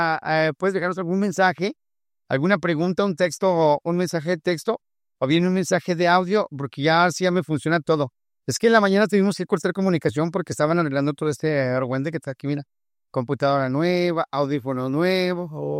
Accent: Mexico; Es que la mayoría de los clientes somos mexicanos.

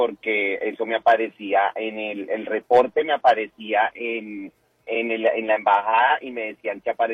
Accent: Colombia; Colombia.

